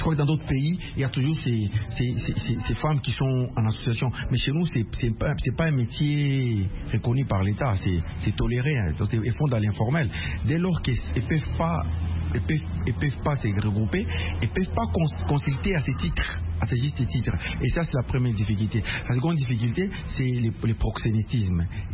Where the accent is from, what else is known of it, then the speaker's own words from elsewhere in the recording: DR Congo; Chez nous, en RDC, la prostitution n'est pas légalisée, elle n'est pas permise.